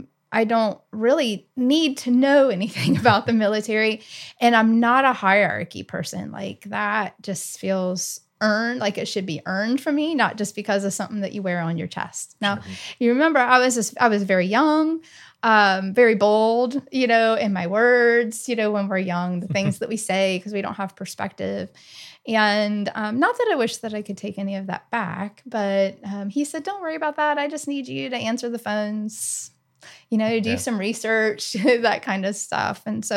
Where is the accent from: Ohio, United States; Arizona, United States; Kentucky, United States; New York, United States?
Ohio, United States; also born or lived in Oscoda, Michigan / Columbus, Georgia; now in Texas, United States; I would claim Ohio. I was born in Oscoda, Michigan on an Air Force base. My dad was very briefly in the Air Force. So that's where I was born, but grew up and raised in Ohio and then moved here from Columbus, Georgia.